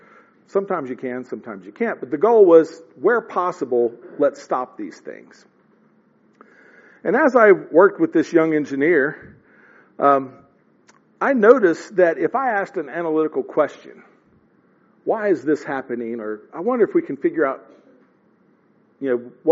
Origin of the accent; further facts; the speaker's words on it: Missouri, United States; I grew up in the Springfield, Joplin, Missouri area.